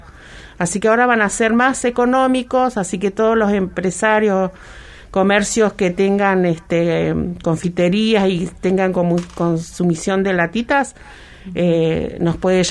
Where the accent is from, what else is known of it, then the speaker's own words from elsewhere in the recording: Río Grande, Tierra del Fuego, Argentina; como fueguinas, la mayoría que estamos en este en este proyecto y que empezamos, somos fueguinas, otras no, pero todas apuntamos y queremos a nuestra ciudad de Río Grande